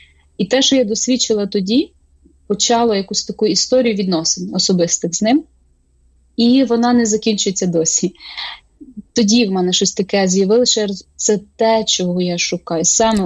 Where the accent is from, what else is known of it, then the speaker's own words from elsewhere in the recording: Chernivtsi, Vinnytsia Oblast, Ukraine; я зростала в Вінницькій області, в село, навіть село міського типу Чернівці, малі такі.